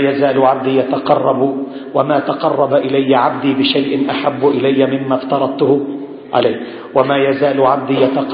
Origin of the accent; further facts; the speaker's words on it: Yemen; عندنا في اليمن